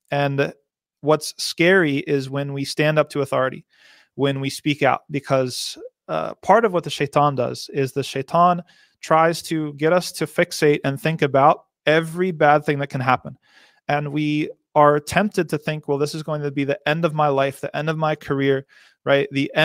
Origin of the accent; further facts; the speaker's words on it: New Jersey, United States; I'm from New Jersey, mashallah.